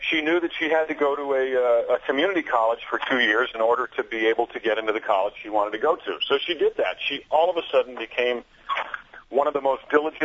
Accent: New York, United States; I grew up in New York State, so I remember the big snowstorm of 69

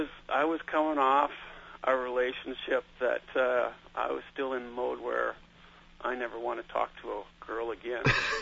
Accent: Vancouver, British Columbia, Canada; I'm from Vancouver.

